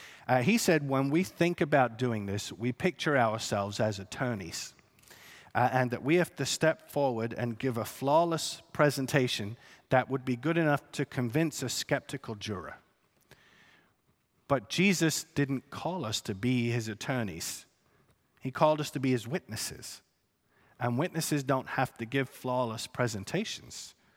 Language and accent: English; United Kingdom; born there; I could tell you firsthand, as a British-born person, the sun absolutely did set on the British Empire.